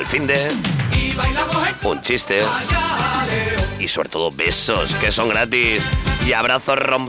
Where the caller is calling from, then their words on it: Valencia, Valencian Community, Spain; en Valencia